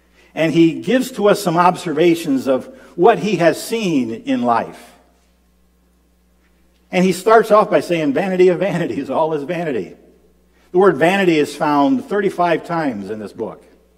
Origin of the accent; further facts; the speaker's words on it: Colfax, Iowa, United States; I'm from Colfax, Iowa.